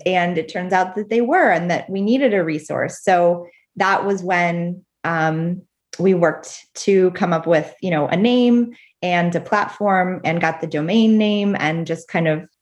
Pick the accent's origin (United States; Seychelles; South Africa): United States; Pennsylvania; And I grew up in Apple Country. I grew up in Adams County, Pennsylvania.